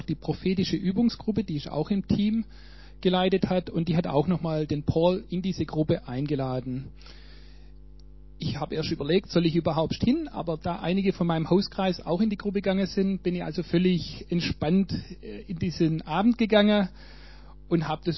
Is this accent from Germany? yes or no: yes; Weilheim an der Teck, Baden-Württemberg, Germany; ich komme aus Weilheim-Teck